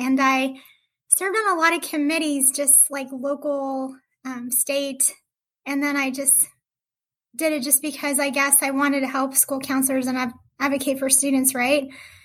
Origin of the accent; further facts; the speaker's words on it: El Paso, Texas, United States; moved away as an adult; So I originally am from El Paso, Texas, which is a border town near Ciudad Juarez. And I loved growing up in El Paso because it was a wonderful border town.